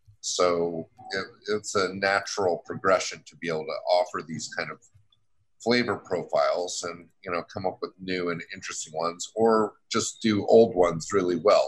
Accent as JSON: {"language": "English", "town": "Salt Lake City", "region": "Utah", "country": "United States", "tie": "born or raised there", "also_born_or_lived": "Georgia", "moved": "yes", "lives_now": "New York, United States", "said": "No, I grew up in Salt Lake City."}